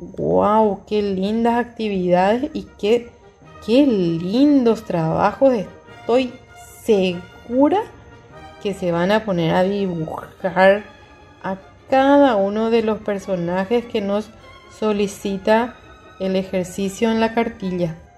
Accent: Paraguay; en todo lo que nosotros tenemos que cuidar como paraguayos

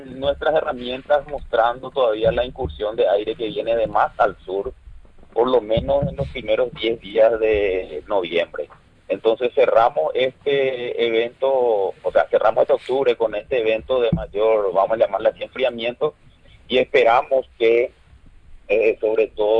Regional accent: Paraguay; No, Jessica, en realidad yo soy, como Estado paraguayo, somos miembros de la Organización Meteorológica Mundial

